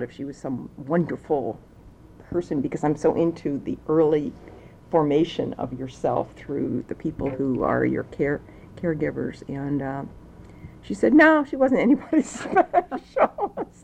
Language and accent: English; New Jersey, United States; born there; I was born in New Jersey, and my mother was living really near my grandparents, in a little town in New Jersey, Mendham.